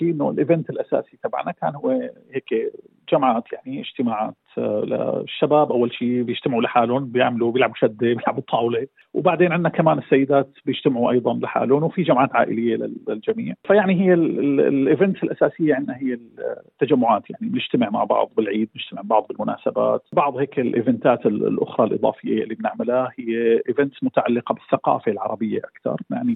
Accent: Syria; moved away as an adult; now in Melbourne, Australia; أنا من سوريا أساسا وموجود في أستراليا من عام 2017.

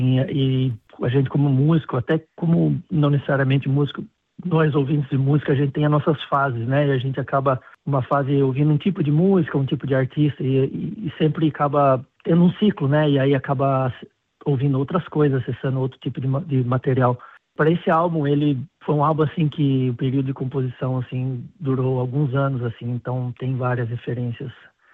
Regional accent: Cesário Lange, São Paulo, Brazil; moved away as an adult; now in Melbourne, Australia; Eu sou do interior de São Paulo, do Brasil, de uma cidade chamada Cesário Lange. Me mudei para Melbourne em 2014.

